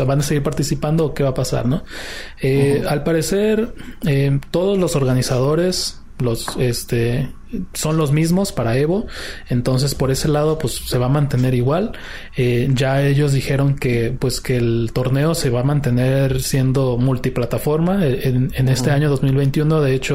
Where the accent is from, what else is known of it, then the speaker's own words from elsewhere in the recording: Mexico; si es importante para nosotros como mexicanos